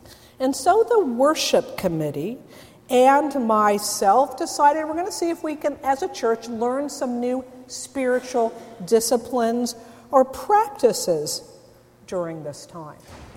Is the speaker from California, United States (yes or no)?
yes; California, United States; I've never been there before, even though I grew up in the Bay Area.